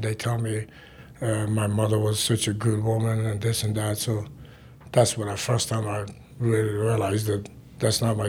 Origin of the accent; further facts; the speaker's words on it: Afghanistan; It was comfortable, very good, because I was in a military family.